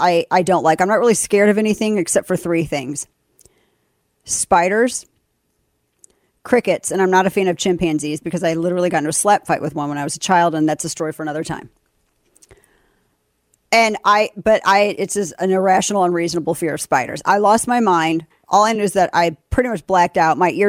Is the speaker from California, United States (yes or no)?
no; Missouri, United States; now in Texas; Apparently I'm from Missouri and now we're in Texas.